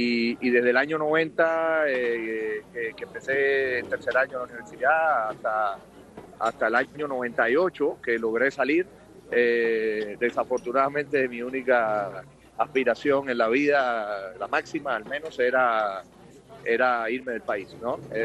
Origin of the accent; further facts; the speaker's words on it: Cuba; moved away as an adult; now in Chile; yo llevo 21 años viviendo en Chile. Llegué en el año 98 y bueno, la verdad es que soy un cubano ahí que tuvo la oportunidad de viajar a estudiar en Europa del Este.